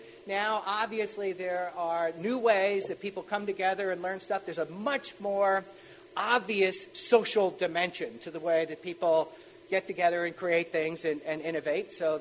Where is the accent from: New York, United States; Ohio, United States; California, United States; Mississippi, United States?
New York, United States; born there; because as you can tell, I'm a native Northeasterner. I'm a New Yorker by birth.